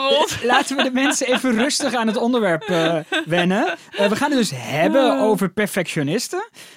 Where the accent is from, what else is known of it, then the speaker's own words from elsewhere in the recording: Noordoostpolder, Flevoland, Netherlands; born there; En ik ben geboren in de Noordoostpolder.